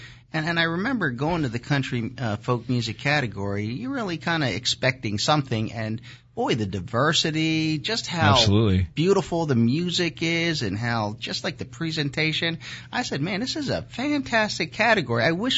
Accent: Philadelphia, Pennsylvania, United States; like many kids growing up in Southwest Philadelphia, you know, I just said, oh, country music is about like twangy music and sad songs.

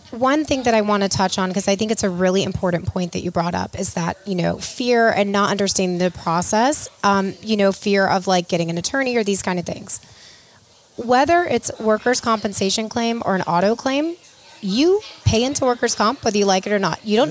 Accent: Georgia, United States; Simple example I always give. I'm from Georgia. I love my cast iron skillet.

